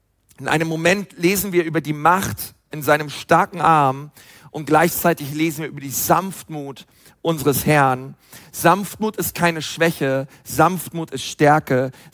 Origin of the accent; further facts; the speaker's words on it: Berlin, Germany; ich bin ja Berliner, ich kann auch wie ein Berliner reden, aber mache ich nicht, weil ich bin ja Missionar im Frankenland. Jetzt müsste ich eigentlich Fränkisch reden, kann ich aber auch nicht.